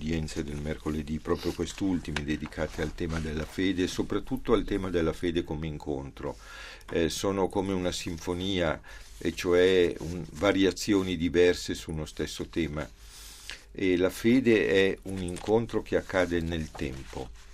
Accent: Milan, Lombardy, Italy; also born or lived in Varesotto; io sono originario di Milano, però... A causa della guerra e dei bombardamenti la casa dei miei genitori era stata distrutta, e quindi noi siamo emigrati nel Varesotto, dove dei parenti ci hanno offerto una casa, dove abbiamo abitato fino al 1953

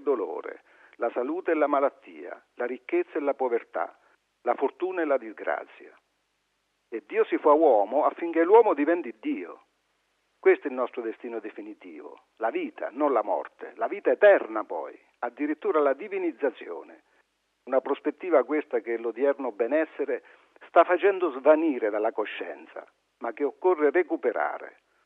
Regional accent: Villa Sant'Angelo, Abruzzo, Italy; Al mio paese, Villa Sant'Angelo, sono state costruite 94 case di legno

